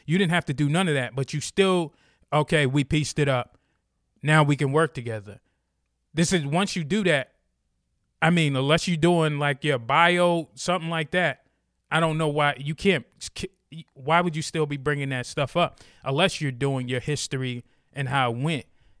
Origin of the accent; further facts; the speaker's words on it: Boston, Massachusetts, United States; moved away as an adult; now in North Carolina, United States; I moved to North Carolina. In a few weeks, it'll be 2 years. I was born and raised in Boston.